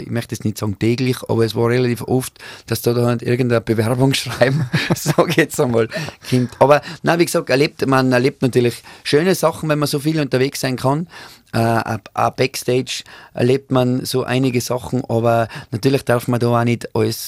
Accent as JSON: {"language": "German", "town": "Strass", "region": "Tyrol", "country": "Austria", "said": "wir kommen ja aus Strass, da ist ja oben die Brettvoll."}